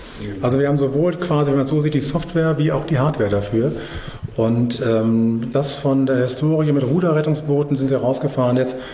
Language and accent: German; Rhineland, Germany; Ich bin der Rheinländer, ich darf das sagen